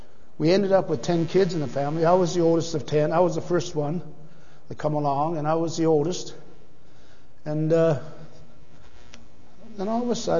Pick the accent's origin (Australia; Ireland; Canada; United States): Canada; Woodstock, Ontario; born there; When I was born in Woodstock, Ontario, 1942, December 8th, and my parents were Christians. They were very dedicated Christians and went to the Salvation Army, and we grew up in the Salvation Army.